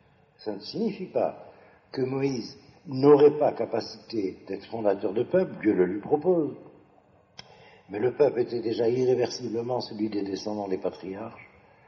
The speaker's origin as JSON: {"language": "French", "country": "Algeria", "tie": "born there", "first_language": "Hebrew", "second_language": "French", "said": "si je parle français, c'est pas parce que je suis né en France. C'est parce qu'il y a eu un incident dans l'histoire de France, la colonisation de l'Algérie. Je suis dans l'Algérie, alors je parle français parce que le français était en Algérie. Mais en réalité, ma langue, c'est l'hébreu."}